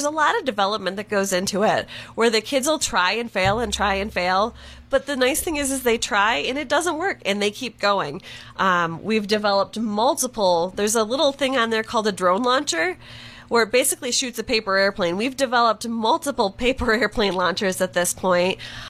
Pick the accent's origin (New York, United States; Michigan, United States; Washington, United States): Michigan, United States; And I have to smile because I grew up in Michigan, too.